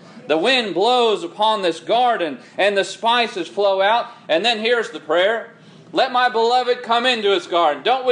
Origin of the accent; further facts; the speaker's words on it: California, United States; born there; I was born, y'all forgive me, in California. I was born in the San Joaquin Valley.